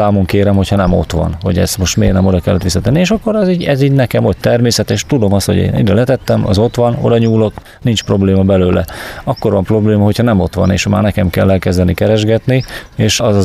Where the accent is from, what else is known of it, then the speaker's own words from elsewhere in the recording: Császár, Komárom-Esztergom, Hungary; Én Császárról, Komárom megyéből, a Vértes alján levő kis településhez, ahol nem kell nagy emelkedőket megmászni, bár egy kicsit dombosabb a terület, mint itt